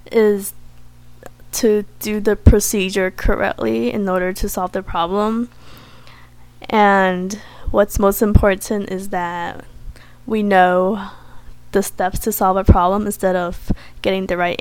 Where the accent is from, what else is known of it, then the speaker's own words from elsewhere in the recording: San Francisco, California, United States; I'm from San Francisco.